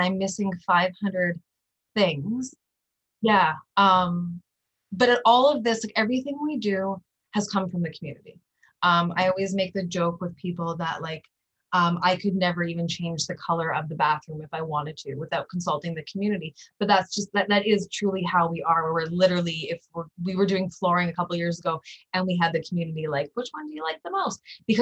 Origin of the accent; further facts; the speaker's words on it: North Kildonan, Manitoba, Canada; also born or lived in Nova Scotia; So I was brought up in North Kildonan, well, Nova Scotia and North Kildonan. And I chose to move back to the North End. My dad grew up in the North End. So I've lived here for 20 years now.